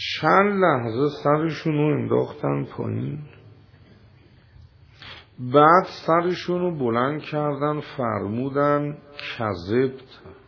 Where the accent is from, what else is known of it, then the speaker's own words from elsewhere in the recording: Isfahan, Iran; گفت آقا اهل کجایی؟ گفتم اصفهان.